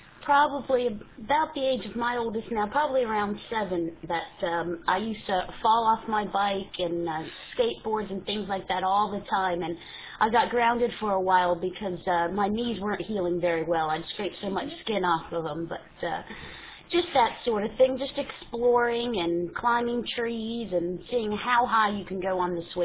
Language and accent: English; New Orleans, Louisiana, United States; born there; And I was born in New Orleans, Louisiana.